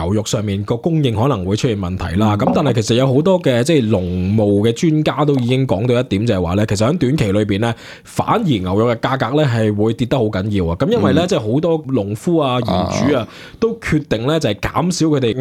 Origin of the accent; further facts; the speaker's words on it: Australia; 因为羊不嬲对于我哋澳洲人嚟讲咧，羊肉系一种副产品嚟嘅啫嘛